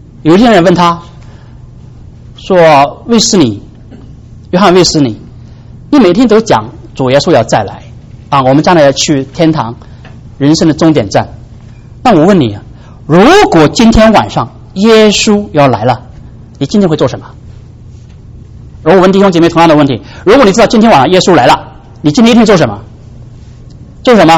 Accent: China; 我们中国人信了耶稣以后，把佛教的东西带进教会

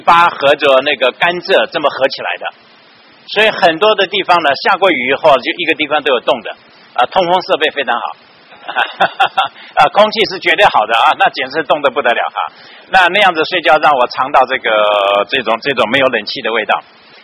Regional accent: Taiwan; moved away as an adult; also born or lived in Qingdao, China; now in United States; 我是生在青岛。所以我是有点年纪的人哈。那解放到台湾。所以在台湾读了大学，然后来美国再读书，然后在这边慢慢这样子过来的。来美国有30多年了哈

